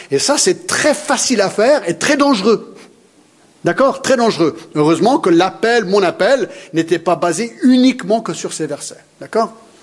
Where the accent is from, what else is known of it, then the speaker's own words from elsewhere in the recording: Geneva, Switzerland; also born or lived in Paris; je viens d'un pays lointain, je suis né à Paris, j'ai grandi à Genève